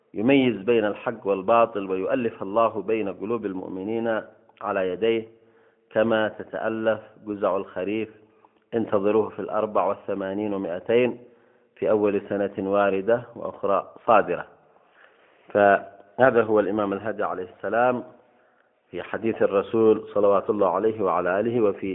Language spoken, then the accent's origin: Arabic; Yemen; وأقيم الحق والعدل في ربوع بلدنا اليمن